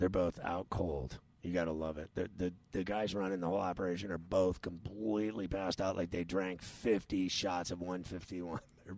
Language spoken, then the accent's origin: English; Pittsburgh, Pennsylvania, United States; now in New York, United States; less that I'm in, you know, big New York. That means nothing to me. And it means nothing to me that I'm from Pittsburgh, to be honest with you.